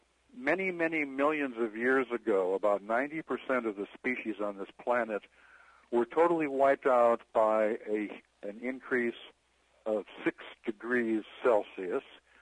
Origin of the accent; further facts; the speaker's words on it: United States; It might sound like I'm a Canadian just blowing Canadian horns, but I happen to be a U.S. citizen.